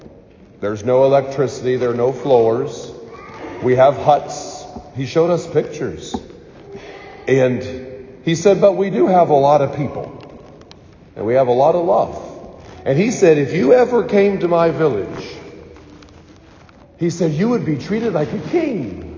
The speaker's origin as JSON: {"language": "English", "town": "Bloomington", "country": "United States", "tie": "born or raised there", "said": "When I was a little kid growing up in Bloomington, we had this priest."}